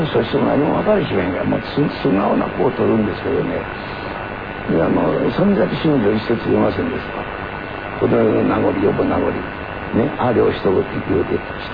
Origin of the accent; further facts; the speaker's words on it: Osaka, Japan; accent: Osaka dialect; 私大阪弁しかよう喋れないんですよ。